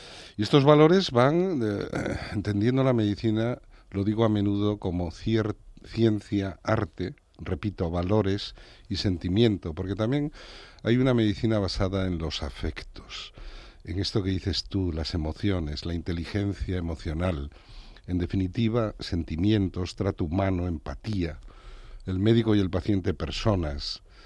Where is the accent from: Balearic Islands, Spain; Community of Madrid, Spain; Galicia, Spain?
Galicia, Spain; Trives; dos paisanos de mi pueblo, Jorge y Enrique, me envían cada mañana, eso de las 8, 10, 15 fotografías, composiciones, las terras de Trives, que hacen que yo esté permanentemente en mi pueblo.